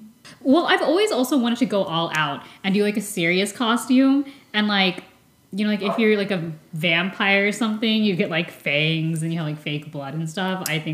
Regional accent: Texas, United States; It's like, this is what you get for growing up in Texas.

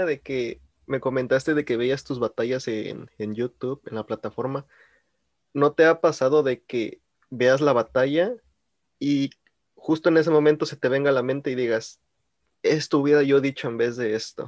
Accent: Mexico; en México, de donde yo soy

